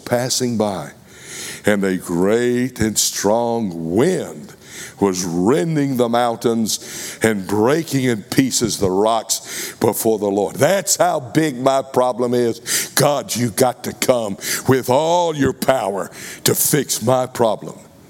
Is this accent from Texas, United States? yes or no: yes; Texas, United States; accent: Texas; Nabai, maybe it's my Texas accent.